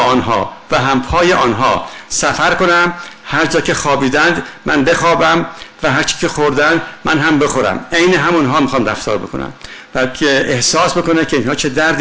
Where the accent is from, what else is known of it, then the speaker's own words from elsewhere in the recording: Khuzestan, Iran; بین بختیاری ها بزرگ شدم و البته از طفولیت در خوزستان بودم